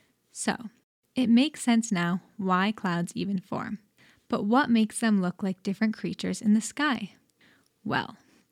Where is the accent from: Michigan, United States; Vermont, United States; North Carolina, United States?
Vermont, United States; now in Homer, United States; When I was younger, I used to lay out in the fields of my home state of Vermont and just watch the clouds.